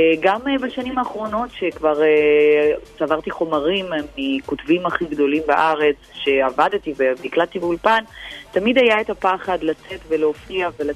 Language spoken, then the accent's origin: Hebrew; Odesa, Odesa Oblast, Ukraine; בתור ילדה קטנה שנולדה באודסה, שבאוקראינה, למשפחה שאימא שלה הייתה מנהלת קונסרבטוריון מוזיקאית, ולמשפחה מאוד מאוד משכילה, שלמדתי סנטר ולמדתי מוזיקה גם אני בתור ילדה, והייתי מתמידה להגיע לבית האופרה באודסה